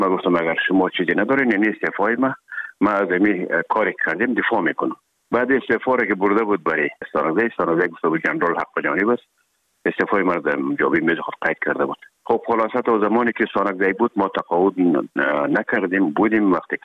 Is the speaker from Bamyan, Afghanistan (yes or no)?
no; Herat, Afghanistan; now in Kabul, Afghanistan